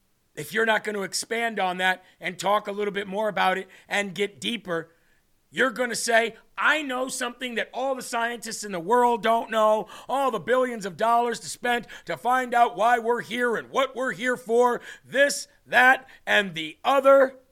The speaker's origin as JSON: {"language": "English", "region": "Midwest", "country": "United States", "said": "I come from the Midwest."}